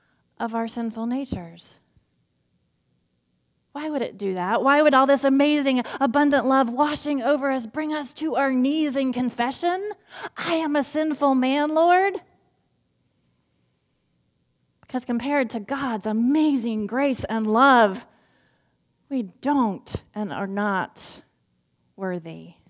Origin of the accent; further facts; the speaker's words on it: Lexington, Kentucky, United States; I was driving the 7 or 8 hours back from my hometown after the Christmas holidays from Lexington, Kentucky to Winston-Salem, North Carolina.